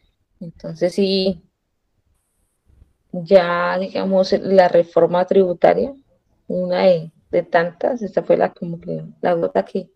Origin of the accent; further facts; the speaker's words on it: La Cumbre, Valle del Cauca, Colombia; now in Cali, Colombia; Soy del Valle, pero no de Cali, soy de la Cumbre, Cumbre Valle. Pero vivo acá desde los 11 años.